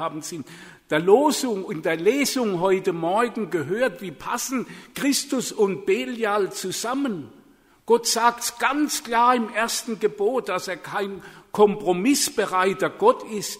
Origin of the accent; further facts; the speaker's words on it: Baden-Württemberg, Germany; Das ist das Nachbarort von meinem Heimatort, Ladenburg bei Mannheim.